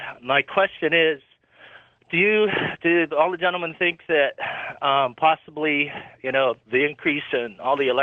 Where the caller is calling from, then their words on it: Portland, Oregon, United States; I'm calling from Portland, Oregon.